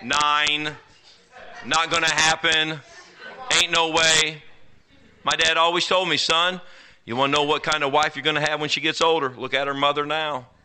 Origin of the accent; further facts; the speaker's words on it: the South, United States; I'm from the South. In Jasper, Texas is probably the most racially hotbed of the South.